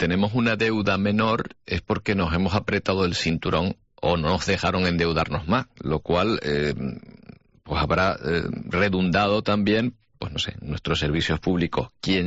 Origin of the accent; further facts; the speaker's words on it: Canary Islands, Spain; lo que dejamos de pagar como canarios lo vamos a pagar como españoles, incluso más